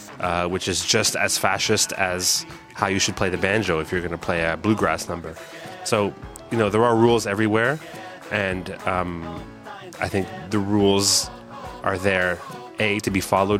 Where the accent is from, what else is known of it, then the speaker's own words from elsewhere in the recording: Canada; And you know, I grew up in Canada, so I know how to speak French.